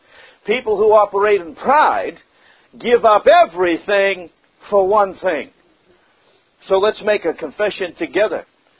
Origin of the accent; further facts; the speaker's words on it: United States; accent: Oklahoma; I get two accents, man. Amen. I got Oklahoma and Massachusetts.